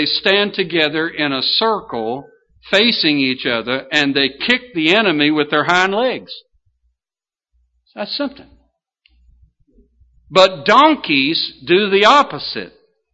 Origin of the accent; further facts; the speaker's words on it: Kentucky, United States; I'm from Kentucky, and we have some of the best thoroughbred horses in the world.